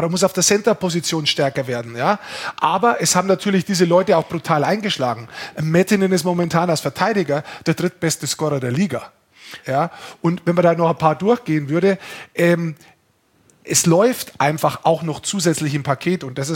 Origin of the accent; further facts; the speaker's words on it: Bavaria, Germany; ich bin Niederbayer